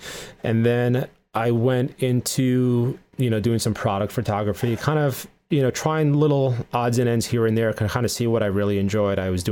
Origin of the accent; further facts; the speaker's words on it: New York, United States; now in Pennsylvania, United States; Right now based outside of Philadelphia. I'm out of New York, but I grew up here in New York.